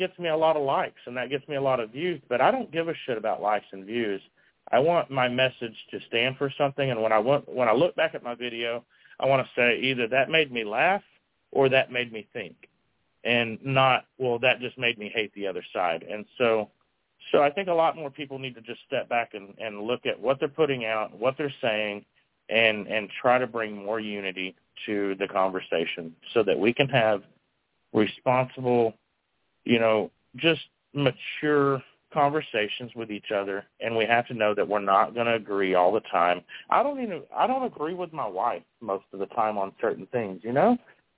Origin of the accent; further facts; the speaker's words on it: Texas, United States; and as a Texan, as an American, leave our Second Amendment alone.